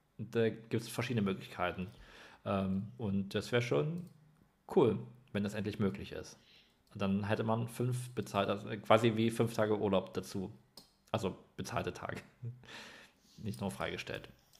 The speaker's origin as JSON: {"language": "German", "region": "Saxony", "country": "Germany", "said": "Ich bin ja Sachse."}